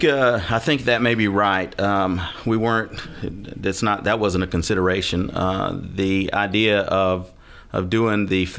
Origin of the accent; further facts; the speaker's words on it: Villa Rica, Georgia, United States; we've been doing this since I was a kid, growing up in Villa Rica